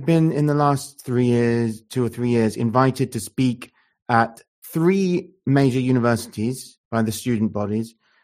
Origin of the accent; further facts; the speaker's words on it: United Kingdom; I always focus on Britain because we're British